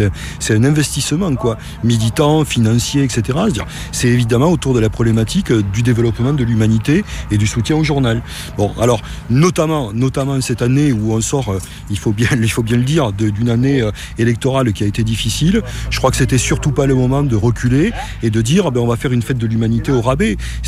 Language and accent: French; Narbonne, Occitanie, France; De Narbonne.